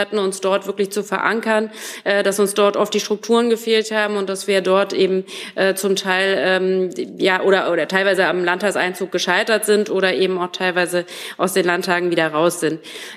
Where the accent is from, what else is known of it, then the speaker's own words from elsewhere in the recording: Hesse, Germany; ich komme ja aus Hessen